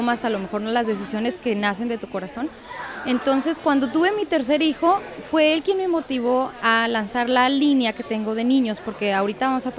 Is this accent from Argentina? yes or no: no; Chihuahua, Mexico; yo soy originaria de Chihuahua. Oh, residiendo órale. Aquí en El Paso, en Ciudad Juárez.